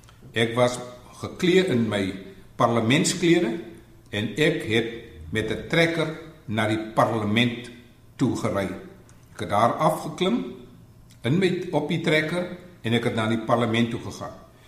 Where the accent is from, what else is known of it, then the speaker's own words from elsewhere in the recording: Western Cape, South Africa; Ek is van die Weskus, so ek verstaan die dialek.